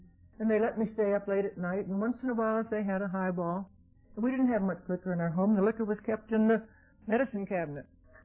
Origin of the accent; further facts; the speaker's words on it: Wilkes-Barre, Pennsylvania, United States; also born or lived in Kingston; I'm from Pennsylvania originally, Wilkes-Barre area, born in Kingston on the Susquehanna River.